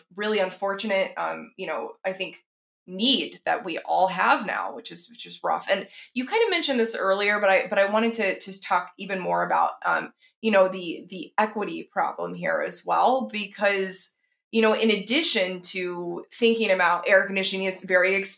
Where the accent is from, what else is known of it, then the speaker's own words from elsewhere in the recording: Texas, United States; now in Seattle, United States; Like I grew up in Texas, everybody has air conditioning.